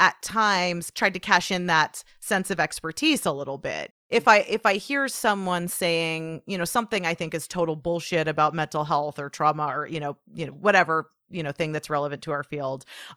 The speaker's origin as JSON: {"language": "English", "town": "Portland", "country": "United States", "tie": "born or raised there", "said": "if I'm here in my hometown, you know, of Portland and tell someone I'm a therapist."}